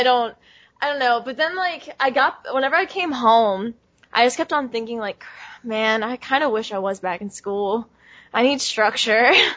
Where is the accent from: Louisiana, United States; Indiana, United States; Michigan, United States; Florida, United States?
Louisiana, United States; I'm from Louisiana, and so hurricanes are, like, just a part of your upbringing.